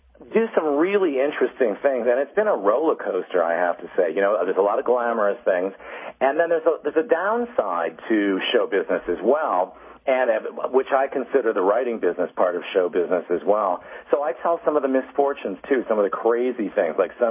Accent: Pontiac, Michigan, United States; She's from my hometown of Pontiac, Michigan.

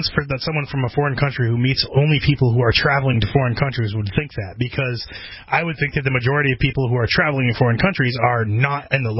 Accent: Florida, United States; also born or lived in Connecticut; now in New Hampshire, United States; I moved from Florida originally, and then skipped into Connecticut for a little while, and then moved to New Hampshire. So I made a hop, skip, and a jump.

